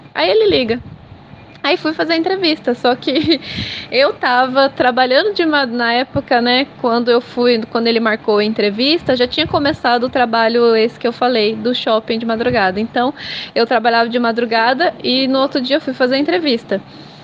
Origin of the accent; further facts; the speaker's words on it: Senhor do Bonfim, Bahia, Brazil; born there; also born or lived in Pindamonhangaba / São Bernardo; now in São Paulo, Brazil; eu sou nascida na Bahia, né? Senhor do Bonfim, Bahia. Aí de lá fui para Pindamonhangaba, de Pindamonhangaba para São Bernardo e de São Bernardo para São Paulo.